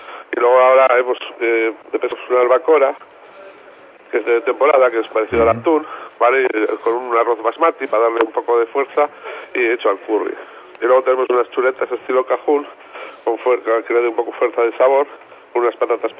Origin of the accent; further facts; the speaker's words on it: Basque Country, Spain; Soy vasco